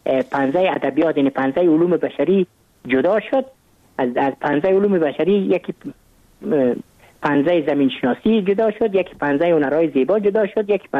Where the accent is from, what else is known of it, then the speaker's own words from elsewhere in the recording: Kabul, Afghanistan; من متولد کابل هستم، در نایی اول کابل تولد شدیم.